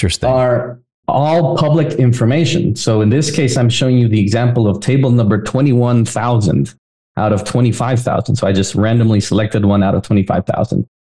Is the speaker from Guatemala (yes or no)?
yes; Guatemala; I'm from Guatemala. That's next door to El Salvador.